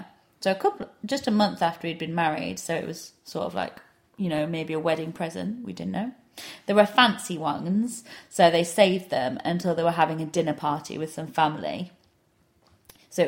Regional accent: England, United Kingdom; as an Englishman... as an English person

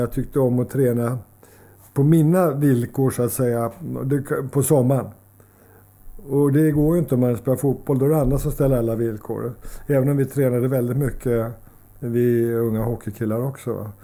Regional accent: Sundbyberg, Stockholm County, Sweden; also born or lived in Solna; Sen är jag uppvuxen på gränsen till Sundbyberg, bodde i Solna.

